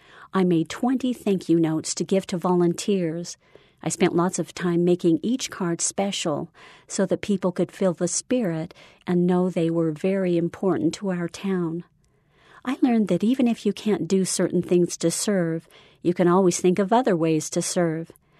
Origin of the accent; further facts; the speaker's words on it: Joplin, Missouri, United States; from Joplin, Missouri.